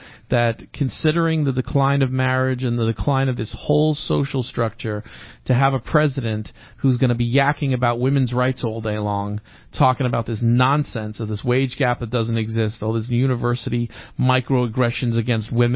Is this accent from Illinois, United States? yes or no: no; New York, United States; I grew up in New York, and I got quite a few spoonfuls of the guy, and I know who he is.